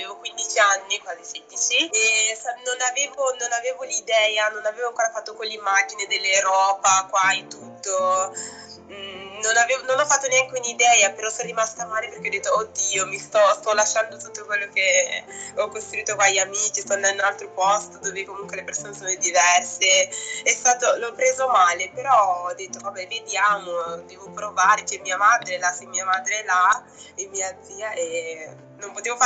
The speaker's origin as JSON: {"language": "Italian", "country": "Guinea-Bissau", "second_language": "Italian", "moved": "as an adult", "lives_now": "Italy", "said": "ho 29 anni e vengo dalla Guinea Bissau."}